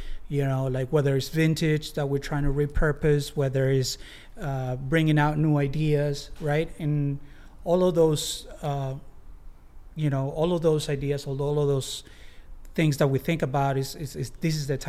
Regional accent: Guayaquil, Guayas, Ecuador; English is a second language; moved away as an adult; I'm from Ecuador, South America, from Guayaquil, Ecuador. I came here when I was 18

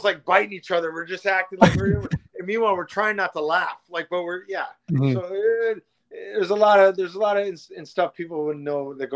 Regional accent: Alaska, United States; me growing up in Alaska, I got lucky because we had to play for our high school team.

